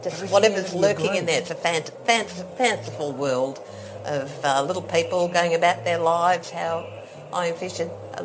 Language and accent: English; England, United Kingdom; born there; Because I was born in England and my husband's German.